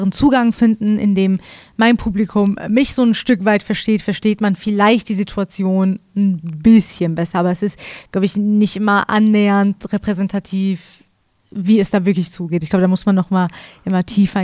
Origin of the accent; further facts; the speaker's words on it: Iran; now in Germany; Ich bin sehr behütet aufgewachsen im Iran. Und dementsprechend als wir dann nach Deutschland kamen, hatten wir das alles nicht mehr.